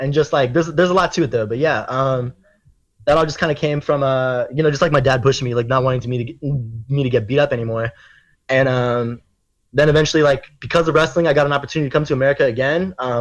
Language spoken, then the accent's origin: English; Germany; I wasn't German, you know. I'm like an Asian kid growing up in Germany. I'm not American either, though